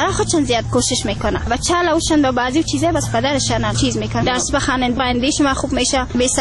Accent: Kunduz, Afghanistan; also born or lived in Pakistan; now in Kabul, Afghanistan; از ولایت قندر.

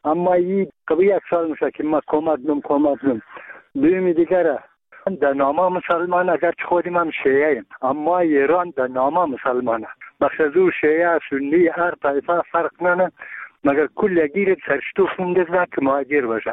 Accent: Bamyan, Afghanistan; ما یک تن از بامیانیم.

